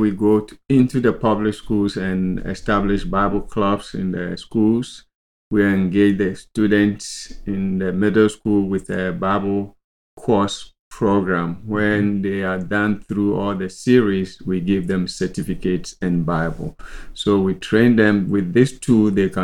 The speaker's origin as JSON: {"language": "English", "town": "Accra", "region": "Greater Accra", "country": "Ghana", "tie": "born or raised there", "said": "I grew up in Accra, which is the city of Ghana, and was in a family of one older brother and three sisters."}